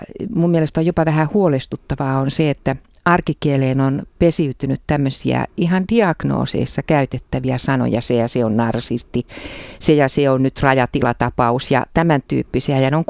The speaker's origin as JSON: {"language": "Finnish", "region": "Ostrobothnia", "country": "Finland", "said": "kun mä oon itse Pohjanmaalta"}